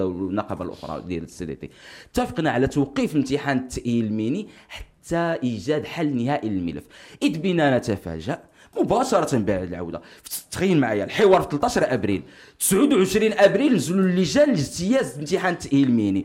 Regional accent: Morocco; حنا مغاربه

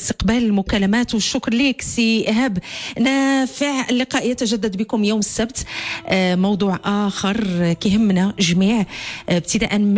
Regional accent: Morocco; غيرتنا على بلادنا ما كرهناش ان بلادنا المغرب

